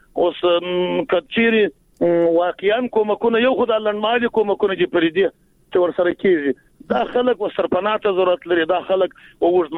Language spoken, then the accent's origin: Pashto; Jowzjan, Afghanistan; موږ خو د جوزجان د ولایت یو، دلته هم سیلونه راغلي دي.